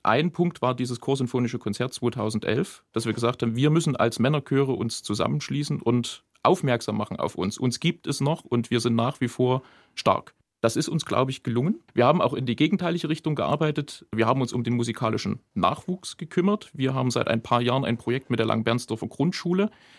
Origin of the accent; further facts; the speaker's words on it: Denneritz, Saxony, Germany; ich komme, das sind ungefähr 15 Kilometer, aus dem Ort Denneritz bei Glauchau. Das ist mein Heimatdorf gewesen über viele, viele Jahre. Und ja, nach Langenbernsdorf hat es mich durch einen großen Zufall verschlagen.